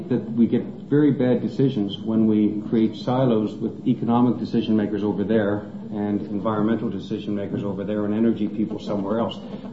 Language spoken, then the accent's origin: English; Canada; It is as offensive as a Canadian to sit back and watch us say